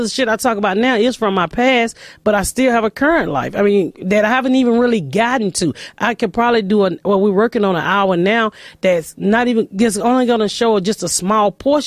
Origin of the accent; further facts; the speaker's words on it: Georgia, United States; Say like when I first moved from Georgia, and then I had this